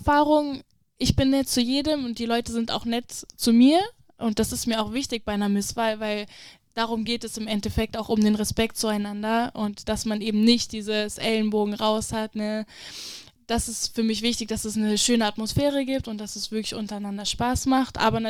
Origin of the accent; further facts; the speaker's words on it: Oppershofen, Hesse, Germany; Also bei uns in Oppershofen, wo ich herkomme